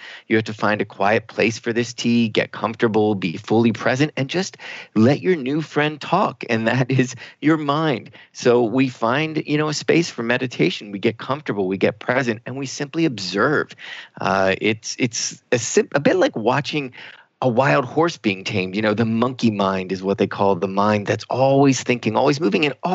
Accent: Virginia, United States; I know I grew up near Chincoteague Island

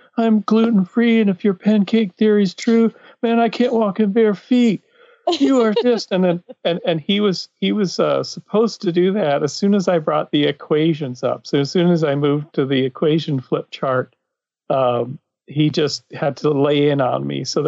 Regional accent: Canada; I'm from Canada, so when I'm in Quebec, it's Dahmer.

